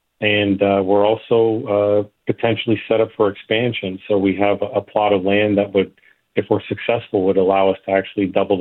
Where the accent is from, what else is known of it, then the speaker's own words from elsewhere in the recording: Erie, Pennsylvania, United States; I grew up in Erie, Pennsylvania, and moved here. My formative years, I went to the University of Pittsburgh, and then I bounced around the globe for a couple decades and came back about 10 years ago.